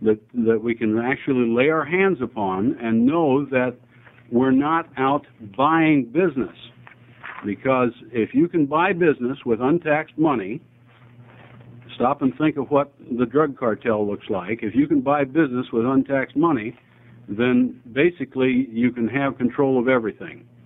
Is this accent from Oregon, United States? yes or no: yes; Ontario, Oregon, United States; I'm from Ontario, House District 60.